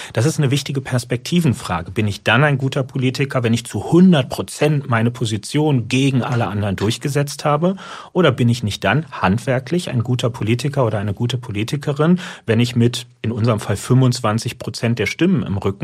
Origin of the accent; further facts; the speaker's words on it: Berlin, Germany; Ich bin Berliner, dafür muss ich mich nicht schämen